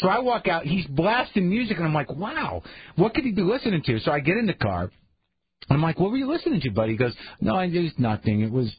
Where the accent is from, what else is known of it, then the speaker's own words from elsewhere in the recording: Russia; I come from Russia and I naturally have this, you know, attraction to beets and plain food.